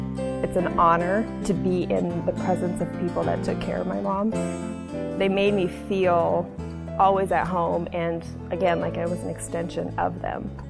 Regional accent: Hastings, Nebraska, United States; I was born and raised here in Hastings, Nebraska.

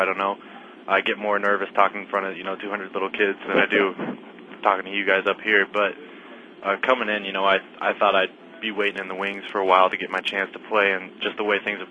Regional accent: Nebraska, United States; we kind of talked about growing up in Nebraska as a Husker fan.

